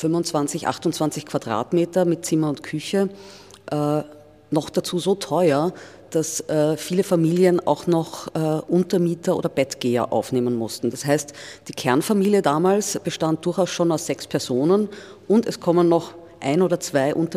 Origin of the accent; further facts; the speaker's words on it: Vienna, Austria; Als Wienerin